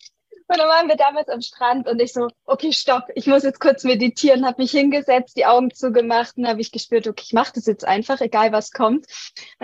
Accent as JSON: {"language": "German", "town": "Munich", "region": "Bavaria", "country": "Germany", "moved": "as an adult", "lives_now": "Bali, Indonesia", "said": "Ich komme ursprünglich aus München, bin aber immer gerne rumgereist."}